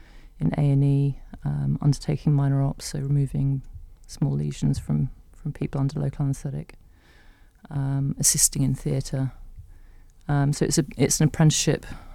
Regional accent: Poole, South West England, United Kingdom; also born or lived in London, United Kingdom; So I was born in London. From the age of 7, I grew up in Poole in Dorset.

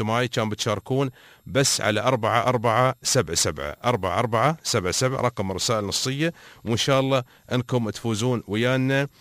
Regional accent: United Arab Emirates; accent: Emirati; سؤالنا اللي كان يقولكم قبل الفاصل يا مستمعينا بلهجتنا الإماراتية المحلية

